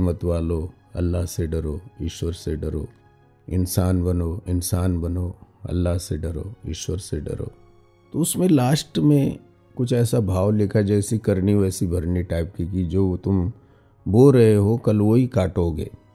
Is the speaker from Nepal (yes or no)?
yes; Nepal; मैंने पहले ही बताया कि मैं नेपाल का रहने वाला हूँ